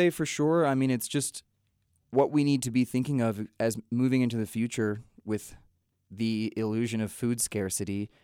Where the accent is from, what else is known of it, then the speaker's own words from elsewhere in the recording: Virginia, United States; We're from Virginia, so we tend to focus on the Appalachian and the Blue Ridge Mountains area.